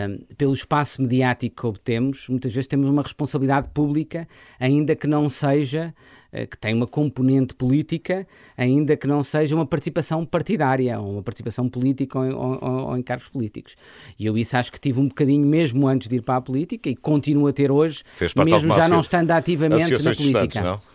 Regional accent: Figueira da Foz, Coimbra, Portugal; also born or lived in Mira; fiz a minha juventude na Figueira da Foz.

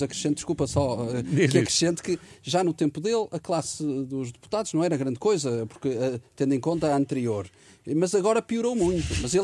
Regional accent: Portugal; Todos nós estamos, como portugueses

